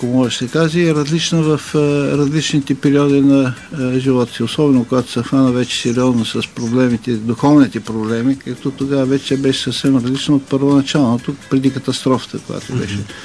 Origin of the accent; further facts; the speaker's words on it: Pleven, Pleven Province, Bulgaria; Иначе в Плевен е така е минал целият ми живот